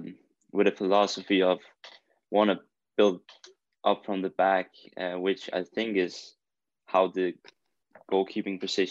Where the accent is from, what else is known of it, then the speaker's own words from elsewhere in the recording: Denmark; English is a second language; I watch that a lot, obviously, because I'm from Denmark.